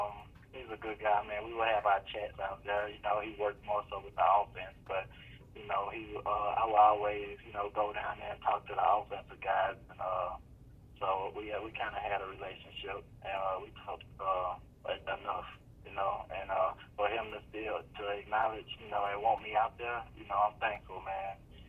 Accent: Charlotte, North Carolina, United States; Back home to Charlotte.

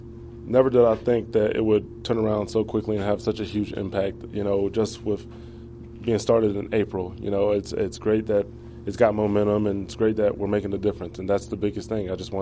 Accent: Miamisburg, Ohio, United States; now in Denver, United States; I volunteered to be a TA back in the elementary and middle schools back in my hometown of Miamisburg, Ohio

